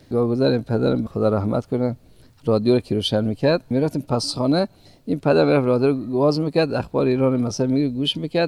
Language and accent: Persian; Kabul, Afghanistan; born there; در قلعه شاده شهر کابل به دنیا آمدم. متولد 1346 هستم.